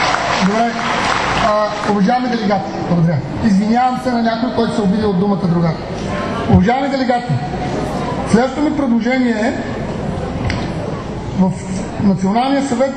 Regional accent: Sofia, Sofia City, Bulgaria; Излишно аз не приемам, макар че съм от София

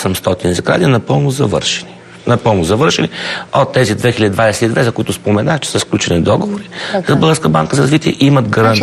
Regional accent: Lovech Province, Bulgaria; все пак аз съм от Ловешкия край. Но говорим за цяла България

